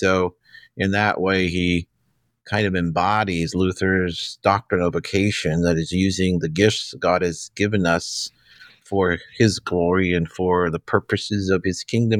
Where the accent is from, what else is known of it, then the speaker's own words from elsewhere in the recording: Papua New Guinea; Well, so I grew up in Papua New Guinea, and there, the musical culture was very different.